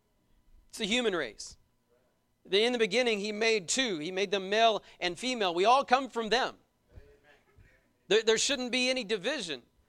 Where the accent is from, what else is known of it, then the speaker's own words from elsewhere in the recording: Braggs, Oklahoma, United States; when I was growing up in Braggs. Most of you know where that's at. Everybody knows where Braggs is.